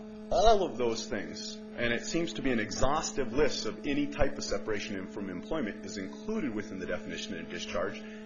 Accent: Bozeman, Montana, United States; I'm an attorney from Bozeman, Montana.

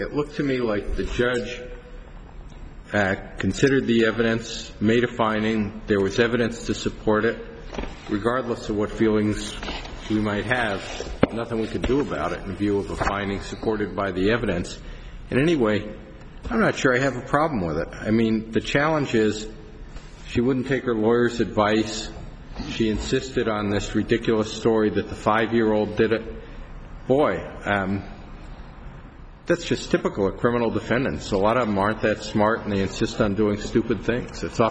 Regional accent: Fairbanks, Alaska, United States; I come from Fairbanks, Alaska, where people think that that's really neat.

